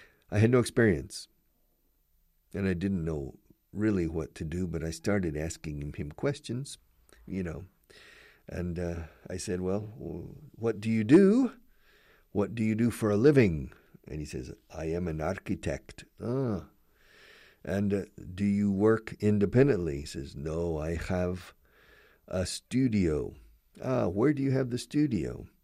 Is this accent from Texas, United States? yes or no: yes; Texas, United States; Good, where are you from? I said, I'm from Texas.